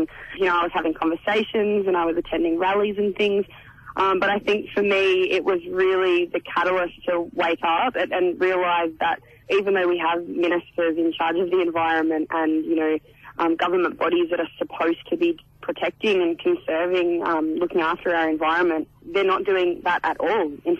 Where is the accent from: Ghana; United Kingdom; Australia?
Australia; Latrobe Valley, Victoria; I grew up in Latrobe Valley down in Victoria, which is a huge coal-fired power hub for the country.